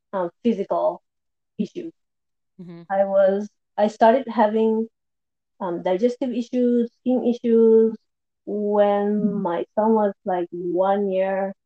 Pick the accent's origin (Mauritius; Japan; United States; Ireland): Japan; English is a second language; now in L'Assomption, Canada; I am originally from Japan, but now I live in Canada. I have lived in different places in Canada, but now I'm settled in the province of Quebec. We are in a small town called L'Assomption. It's between Montreal and Quebec City.